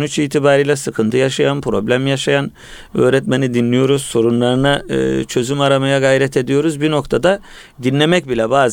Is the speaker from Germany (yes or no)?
yes; Germany; Ben çocukluğum da Almanya'da geçti. Daha sonra yetişkinken de gittim.